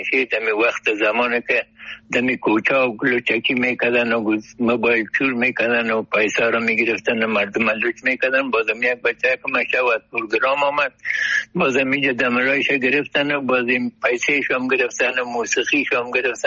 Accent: Kabul, Afghanistan; در شهر خرابات در شهر کونی کابل ولایتم هست

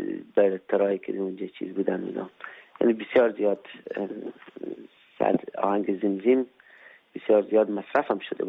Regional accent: Afghanistan; من افغان هستم، پدر مادر من میگه افغان هستن و از هرات هستن

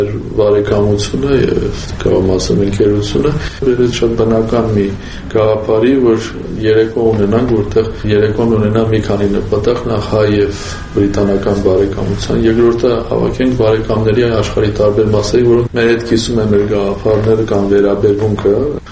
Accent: Yerevan, Armenia; now in London, United Kingdom; Ես Երևանից չեմ գնացել, Երևանցի եմ։ Ժամանակավորապես աշխարհի ուրիշ մայրաքաղաքներում եմ գտնվում, ուստի նաև բնակարաններ ունեմ, որտեղ ապրում եմ, բայց իրականում Երևանցի եմ

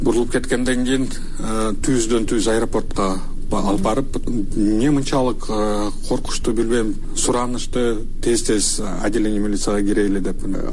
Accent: Osh, Osh Region, Kyrgyzstan; born there; Мен болсо төрөлгөндө Кыргызстанда Ош шаарында төрөлгөм. 91-ci жылы Кыргызстан эгемендүүлүк алганда мен Кыргызстандын жараны болчумун.

